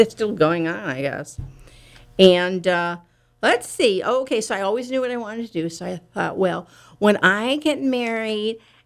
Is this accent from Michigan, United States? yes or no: no; Minneapolis, Minnesota, United States; I was raised in Minneapolis